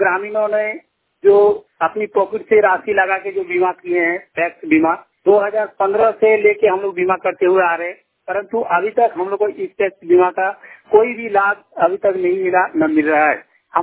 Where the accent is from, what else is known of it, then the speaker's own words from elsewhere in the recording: Paturiya, Jharkhand, India; जिला बोकारो, जेरेडी प्रखंड, वैशाला पंचायत पतुरिया का निवासी हूँ।